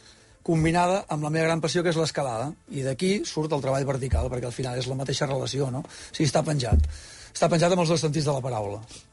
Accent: Manresa, Catalonia, Spain; De Manresa.

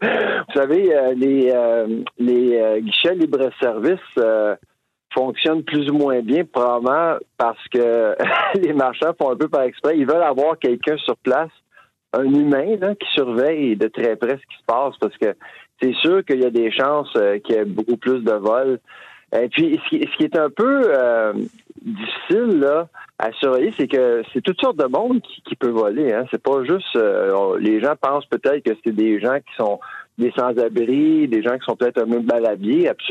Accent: Halifax, Nova Scotia, Canada; j'ai commencé à parler à des gens à Halifax, chez nous

